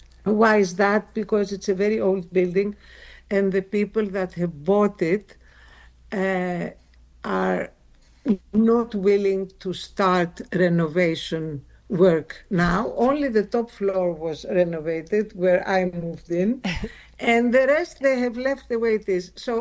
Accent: Athens, Attica, Greece; English is a second language; At the time, listen, Athens was and still is a place where history and modern life coexist.

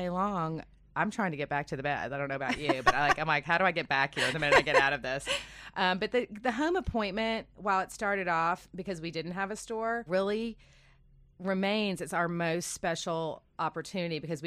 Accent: Kentucky, United States; You know, I'm from Kentucky, so I'm about 2 hours from the studio.

